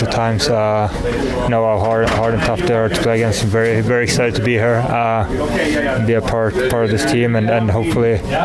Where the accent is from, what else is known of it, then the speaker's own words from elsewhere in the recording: Boden, Norrbotten County, Sweden; English is a second language; forward from Sweden, and my hometown is Boden.